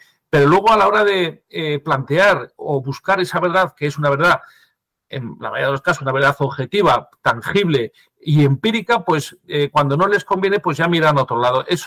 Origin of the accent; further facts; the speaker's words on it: Spain; lo yo que más conozco es mi pueblo, el pueblo español